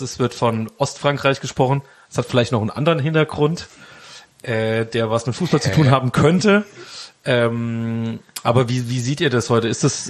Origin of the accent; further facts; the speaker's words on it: Saarland, Germany; ich komme ja auch aus dem Saarland, ich hatte auch immer den Bezug dazu